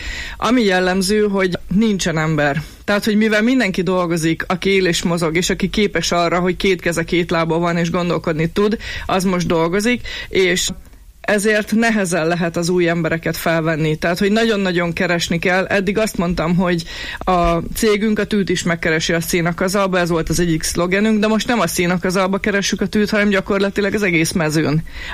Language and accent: Hungarian; Miskolc, Borsod-Abaúj-Zemplén, Hungary; miskolciként, borsodiként nagyon jól ismerjük a térségnek a munkaerőpiacát, hiszen itt nőttünk fel, itt végeztük az egyetemeinket, itt vannak a rokonaink